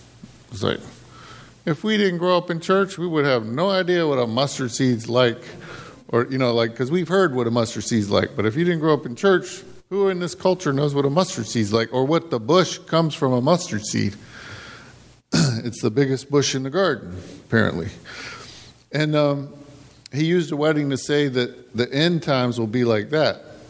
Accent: West Virginia, United States; but I'm an American, but I'm from the mountains of West Virginia.

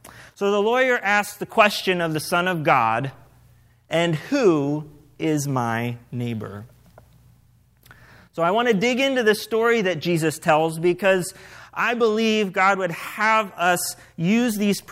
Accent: Ohio, United States; I grew up in Northeast Ohio, so I guess by default I'm a Browns fan.

